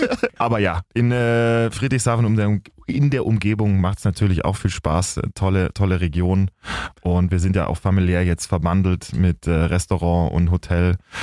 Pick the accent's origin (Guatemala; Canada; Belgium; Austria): Belgium; now in Germany; Ja, ich komme aus Belgien, bin da geboren und aufgewachsen mit meinen Geschwistern, weil nämlich mein Vater an der deutschen Schule dort gelehrt hat damals.